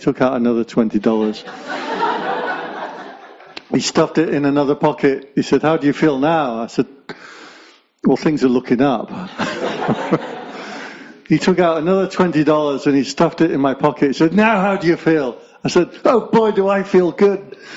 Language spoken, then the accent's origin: English; England, United Kingdom; So I'm English, and we don't like being happy.